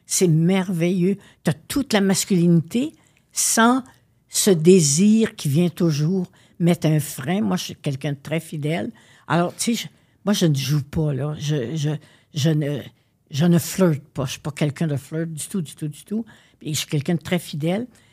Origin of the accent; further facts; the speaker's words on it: Quebec, Canada; je viens de l'Est, là, je viens pas d'Outremont, là.